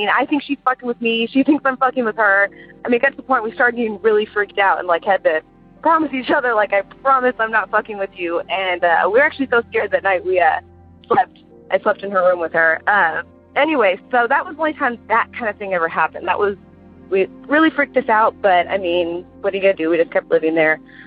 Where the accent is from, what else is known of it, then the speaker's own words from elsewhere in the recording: Houston, Texas, United States; I'm from Houston, Texas.